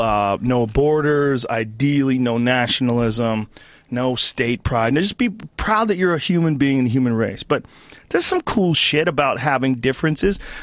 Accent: Boston, Massachusetts, United States; It's nothing. I grew up in Boston.

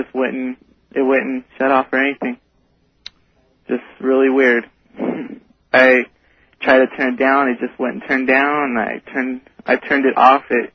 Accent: El Cajon, California, United States; from El Cajon, California.

